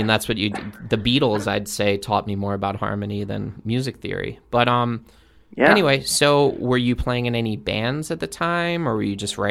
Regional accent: East Coast, United States; I'm from the East Coast, as you know from Dave, but I went to the University of Michigan.

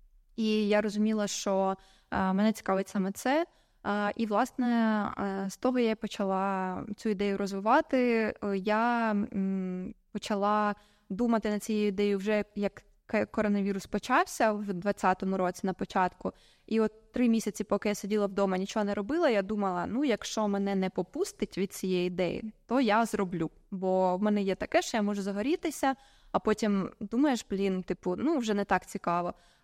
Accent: Kyiv, Ukraine; also born or lived in United States; І коли я повернулася після Америки назад в Київ, звідки я родом

